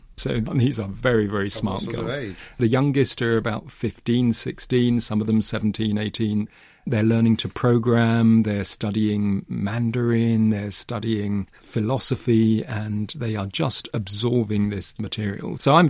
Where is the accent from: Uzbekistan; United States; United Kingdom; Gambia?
United Kingdom; England; also born or lived in Africa; So actually, I grew up partly in England, partly in different parts of Africa.